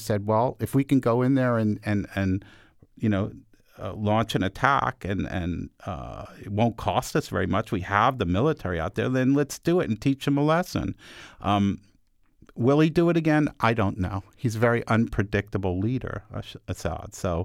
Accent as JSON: {"language": "English", "region": "New York", "country": "United States", "said": "I'm a New Yorker. I understand."}